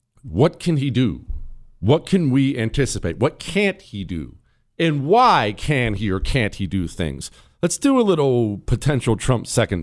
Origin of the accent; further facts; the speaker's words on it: Ohio, United States; born there; I'm an Ohio State fan. I was born in Ohio.